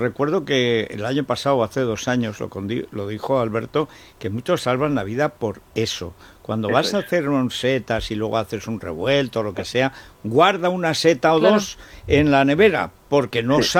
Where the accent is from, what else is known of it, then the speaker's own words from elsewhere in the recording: Aragon, Spain; mi pueblo hacen ahora exposiciones, están ahí, claro, peleando con Bronchales, que es nuestro pueblo vecino y por tanto rival.